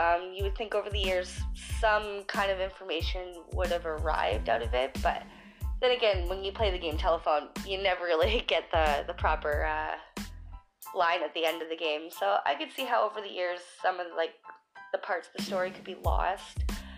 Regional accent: Ontario, Canada; I'm from Ontario, so I figured I would choose something that was from where I was from.

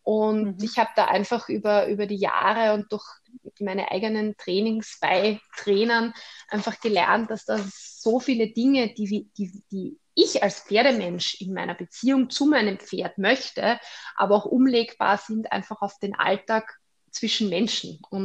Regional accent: Vienna, Austria; Genau, ich komme aus Wien.

